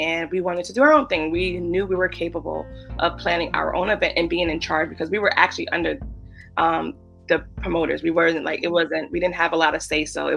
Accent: New York, United States; And we're just like, you know, we're from New York.

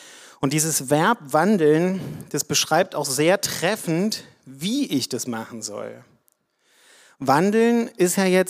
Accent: Leipzig, Saxony, Germany; moved away as an adult; ich komme aus Leipzig ursprünglich, habe ich mir einen Studienplatz im Ruhrgebiet gesucht, ganz bewusst

